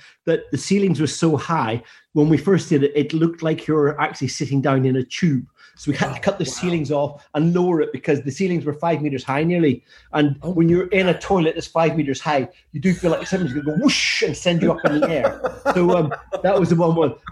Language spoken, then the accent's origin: English; Northern Ireland, United Kingdom; But you see, I'm a multi-panel Donegal man, you see. Donegal tweed, because I'm an Ulsterman.